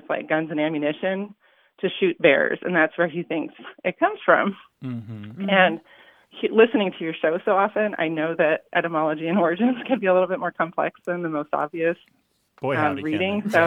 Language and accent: English; California, United States; My mother is from the Midwest, but I was raised in California.